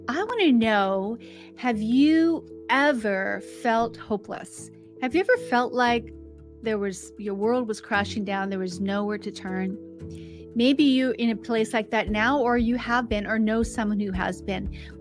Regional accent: Canada; where I'm in Canada as well. So we are fellow Canadians here.

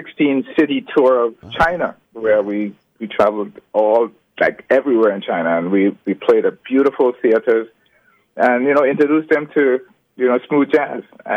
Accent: Grenada; born there; Well, I was born in Grenada, a tiny Caribbean island with a population of 100,000 people.

